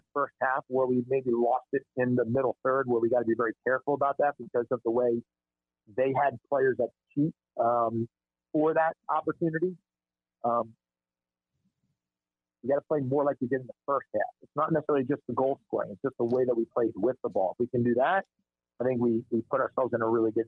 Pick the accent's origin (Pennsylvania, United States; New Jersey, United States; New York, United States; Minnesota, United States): New Jersey, United States; I was Eagles. I'm right across the bridge from Philly, about 20 minutes.